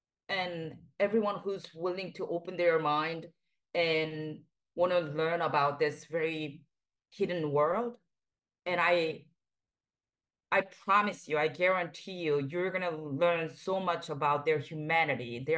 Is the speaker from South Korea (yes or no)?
yes; South Korea; moved away; I grew up in South Korea, and I was about 12, and I was waiting for a bus.